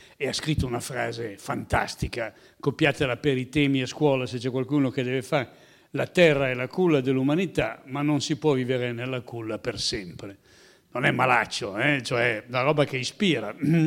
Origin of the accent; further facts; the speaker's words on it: Desio, Lombardy, Italy; born there; Io, come capite dall'accento, non sono di Cernusco, però qui vicino sono nato a Desio, che in fondo tutto sommato non è molto lontano.